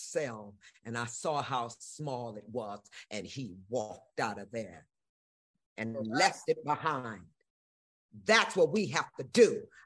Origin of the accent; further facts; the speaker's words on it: St. Louis, Missouri, United States; St. Louis, of course, which is my hometown.